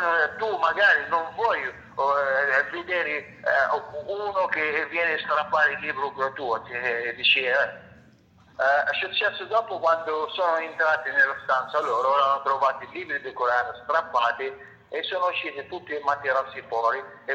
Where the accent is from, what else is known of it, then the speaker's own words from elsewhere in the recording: Tunisia; Italian is a second language; mi inventano che io non sono tunisino, sono marocchino.